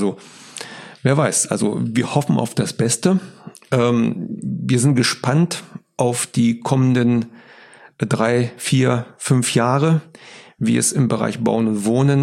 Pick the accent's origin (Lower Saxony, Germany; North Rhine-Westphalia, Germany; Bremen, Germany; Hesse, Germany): Lower Saxony, Germany; Hanover; das darf man als Hannoveraner ja trotzdem sagen